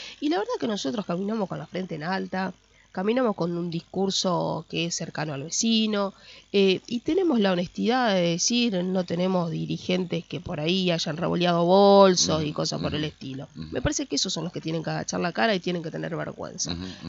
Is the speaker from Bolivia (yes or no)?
no; Argentina; nosotros como argentinos